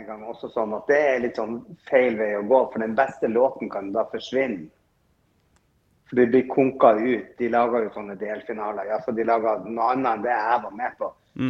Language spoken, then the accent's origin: Norwegian; Northern Norway, Norway; Jeg er nordlending, jeg forstår det.